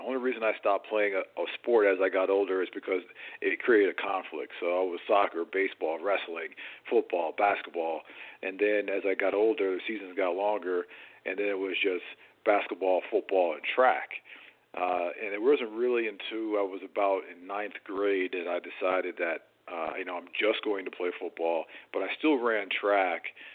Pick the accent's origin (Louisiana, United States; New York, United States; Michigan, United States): New York, United States; Baldwinsville; I'm actually originally from upstate New York, a small town called Baldwinsville, New York, which is a suburb of Syracuse University.